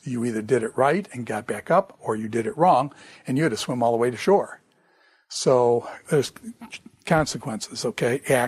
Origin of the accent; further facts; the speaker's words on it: Grand Island, New York, United States; When I was young, I grew up in the Niagara River. Okay, I lived in a place called Grand Island.